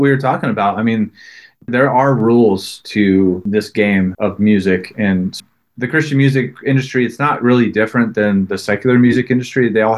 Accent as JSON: {"language": "English", "town": "Stockton", "region": "California", "country": "United States", "tie": "born or raised there", "said": "that came from a visit I had to my hometown of Stockton, California."}